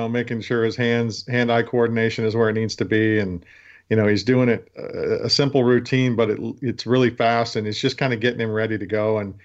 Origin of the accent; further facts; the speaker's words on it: West Coast, United States; I'm originally from the West Coast. I got to watch him play in college.